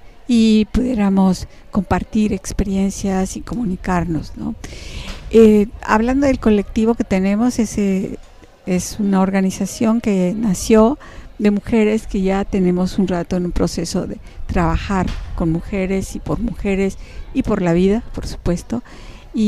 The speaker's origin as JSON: {"language": "Spanish", "region": "Mexico City", "country": "Mexico", "said": "En la ciudad, por ejemplo, yo soy de la Ciudad de México"}